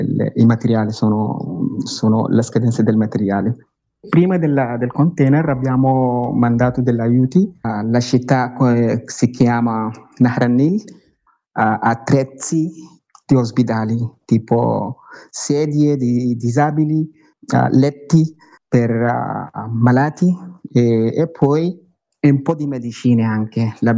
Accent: Sudan; moved away; Io non posso andare proprio in Sudan perché sono un rifugiato, non riesco a tornare nel mio paese

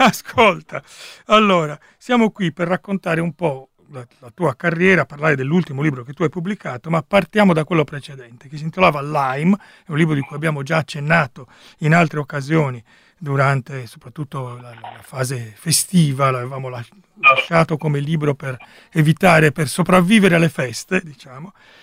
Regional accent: Alghero, Sardinia, Italy; born there; gli algheresi, io sono nato ad Alghero, sono tutti pazzi

